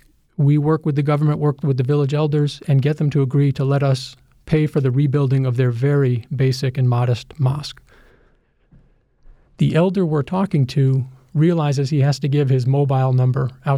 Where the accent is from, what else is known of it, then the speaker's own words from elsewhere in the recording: United States; As an American